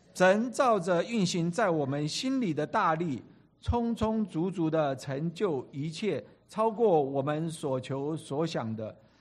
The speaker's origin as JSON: {"language": "Chinese", "country": "China", "lives_now": "United States", "said": "特别是我们中国人在这个地方好像是第一代的移民，碰到的问题可能比土生土长的美国人更要多"}